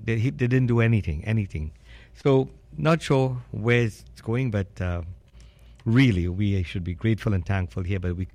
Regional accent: Trinidad & Tobago; We, as East Indian, enough about fighting against each other. Trini Indians and curry chicken and chicken curry.

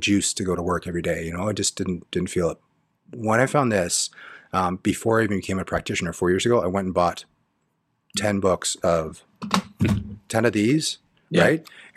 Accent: Markham, Ontario, Canada; I grew up in Markham, Ontario, so just outside of Toronto.

